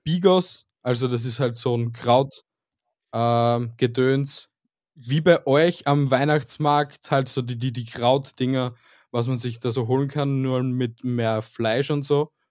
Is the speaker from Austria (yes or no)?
yes; Hartberg, Styria, Austria; wir sind aus der Steiermark.